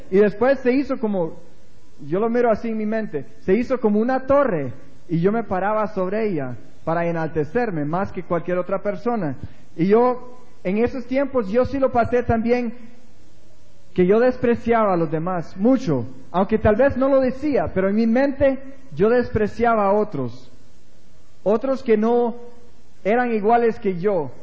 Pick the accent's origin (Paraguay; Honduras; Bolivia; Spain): Honduras; moved away; después que nos fuimos de aquí de Honduras, yo pasé con una amargura en mi corazón